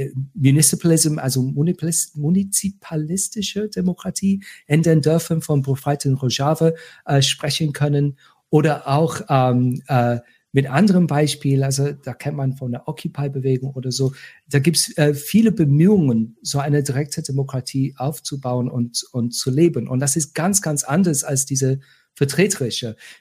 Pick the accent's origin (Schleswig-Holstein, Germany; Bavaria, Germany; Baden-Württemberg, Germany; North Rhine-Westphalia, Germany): North Rhine-Westphalia, Germany; Cologne; Also ich bin Kölner